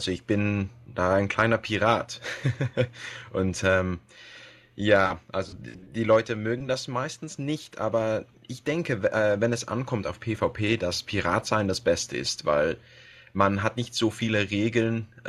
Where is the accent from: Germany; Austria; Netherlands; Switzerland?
Netherlands; Amersfoort, Utrecht; German is a second language; Ja, also ich bin ein Holländer eigentlich. Ich wohne genau in der Mitte von Holland, in Amersfoort. Und mein Vater kam aus Österreich, also davon habe ich auch die Sprache gelernt. Ich habe aber nicht das österreichische Akzent.